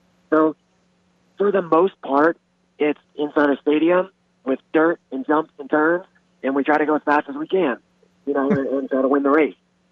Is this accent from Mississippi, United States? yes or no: no; Clearwater, Florida, United States; born there; I was born in Clearwater, so I'm awesome.